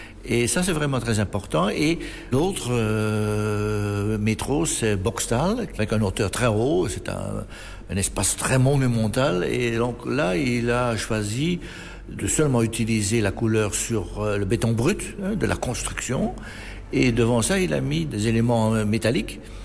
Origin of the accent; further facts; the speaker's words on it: Flanders, Belgium; Je viens de la Flandre